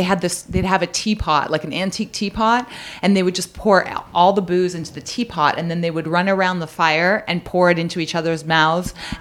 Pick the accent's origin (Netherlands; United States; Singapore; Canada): Canada; in my hometown, I'm Canadian, it's a small town